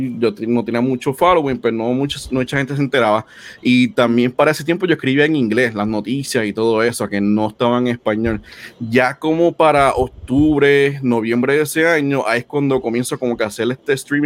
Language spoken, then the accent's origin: Spanish; Puerto Rico; now in United States; yo me mudé de Puerto Rico para acá, para Estados Unidos. Eso fue como en el 2011 por ahí.